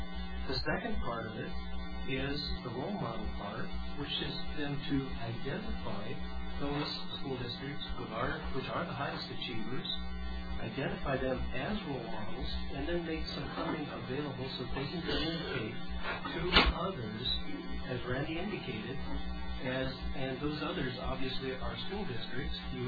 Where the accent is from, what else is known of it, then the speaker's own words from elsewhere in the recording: Rochester, United States; from Rochester